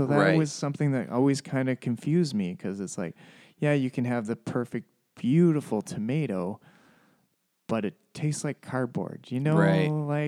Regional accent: Comox Valley, British Columbia, Canada; I started my cooking career here in town growing up in the Comox Valley.

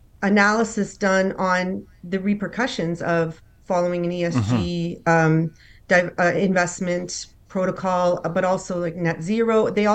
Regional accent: Toronto, Ontario, Canada; Having been, you know, born and bred in Toronto, you don't really notice or know that much about the resources sectors.

